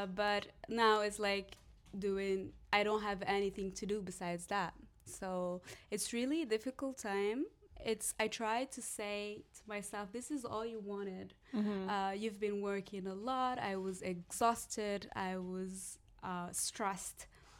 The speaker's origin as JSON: {"language": "English", "town": "Casablanca", "region": "Casablanca-Settat", "country": "Morocco", "said": "I'm 32. I'm from Morocco, Casablanca, to be precise."}